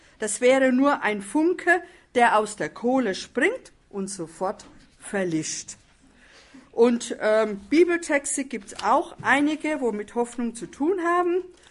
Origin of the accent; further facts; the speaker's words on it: Frankenthal, Rhineland-Palatinate, Germany; Aber wir kommen aus der Pfalz, Frankenthal in der Pfalz, Worms, Ludwigshafen